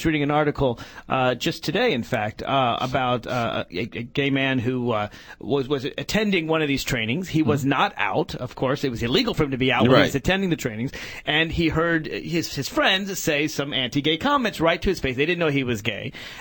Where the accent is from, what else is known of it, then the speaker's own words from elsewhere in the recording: the South, United States; I grew up in the South, and I could ask my mother memories.